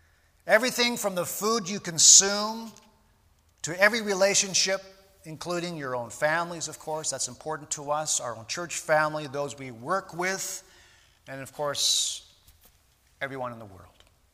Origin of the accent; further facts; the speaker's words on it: Canada; I mean, we're Canadian. We're not like that, are we?